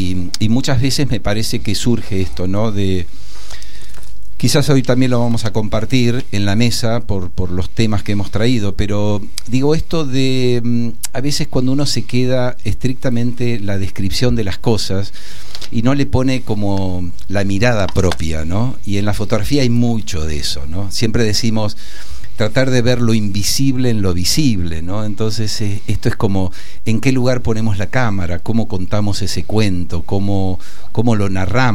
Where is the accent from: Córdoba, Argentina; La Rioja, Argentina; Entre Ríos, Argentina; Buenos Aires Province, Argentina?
Buenos Aires Province, Argentina; Vicente López; un honor para aquellos que somos de Vicente López.